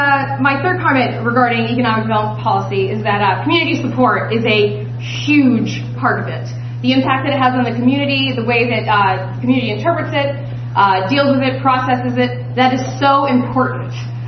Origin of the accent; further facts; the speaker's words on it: Belfast, Maine, United States; I grew up in Belfast. My family goes back here 5 generations.